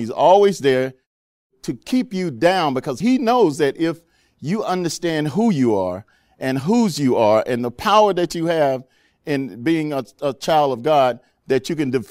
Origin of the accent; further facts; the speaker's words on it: Montgomery, Alabama, United States; And I grew up in Montgomery, Alabama, in a low income neighborhood.